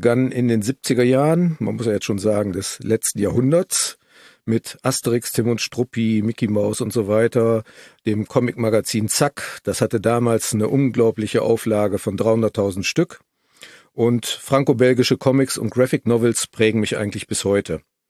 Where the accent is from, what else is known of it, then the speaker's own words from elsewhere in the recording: Lower Saxony, Germany; Wir kommen ja aus der Nähe von Osnabrück